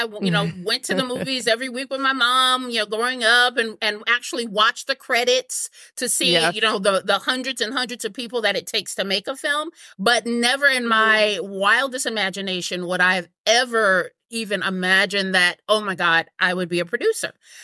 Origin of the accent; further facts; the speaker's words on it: Harlem, New York, United States; I'm originally from New York. I'm from Harlem, the daughter of a single parent, grew up very, very poor.